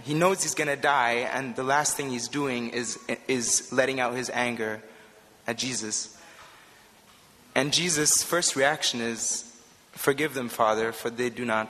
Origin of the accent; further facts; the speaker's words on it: Berlin, Germany; And I grew up here in Berlin, so Berlin has a special place in my heart.